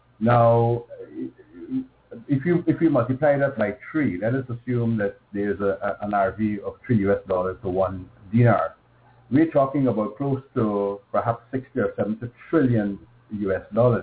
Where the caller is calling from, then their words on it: Guyana; I'm calling from Guyana in South America, the only English-speaking country in all of South America.